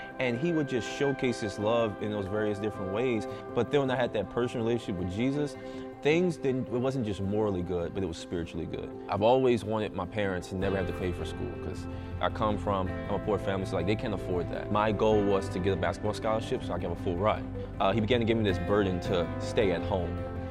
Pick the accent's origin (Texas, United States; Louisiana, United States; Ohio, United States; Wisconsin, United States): Louisiana, United States; New Orleans; I'm 19 years old. I'm from New Orleans, Louisiana.